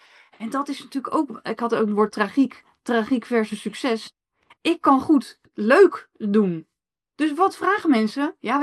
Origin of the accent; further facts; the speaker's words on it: Rotterdam, South Holland, Netherlands; ik kom uit Rotterdam.